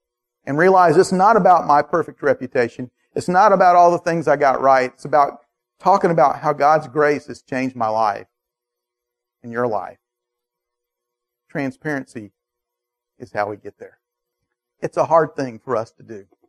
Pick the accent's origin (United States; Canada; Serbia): United States; Atlanta, Georgia; because I didn't know anybody else in Atlanta, even though I grew up in Atlanta.